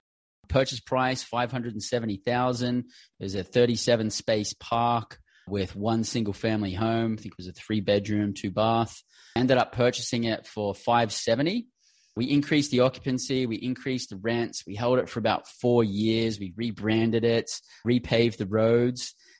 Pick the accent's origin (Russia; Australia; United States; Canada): Australia; moved away as an adult; So originally born and bred in Australia